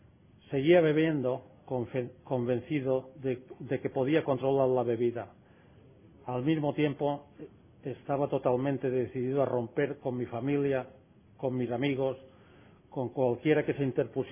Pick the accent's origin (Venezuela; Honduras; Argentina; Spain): Spain; Mi grupo base es el Grupo Sobriedad de Palma de Mallorca. Es una isla del Mediterráneo, vengo de España.